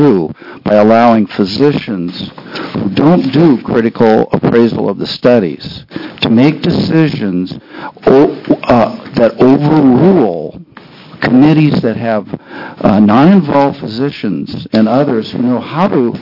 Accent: Seattle, Washington, United States; I am from Seattle. I'm a physician.

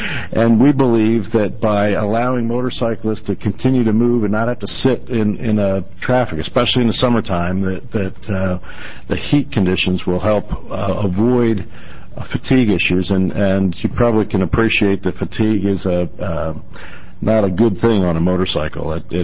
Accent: Junction City, Oregon, United States; For the record … from Junction City, Oregon.

